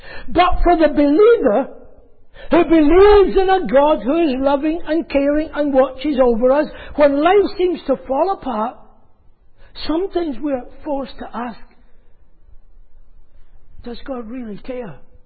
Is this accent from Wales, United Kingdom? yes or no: no; Scotland, United Kingdom; I grew up in Scotland, as you would realise, and it rains in Scotland even more than it does in Manchester.